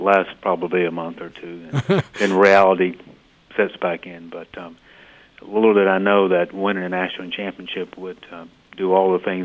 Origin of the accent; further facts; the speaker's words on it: Tarboro, North Carolina, United States; born there; I was born in Tarboro, North Carolina, went to Northern Ash High School and graduated in 1980